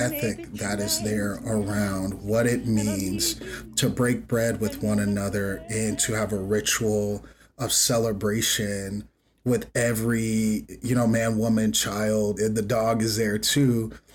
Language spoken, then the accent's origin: English; Chicago, Illinois, United States; I grew up in Chicago and didn't have any, so...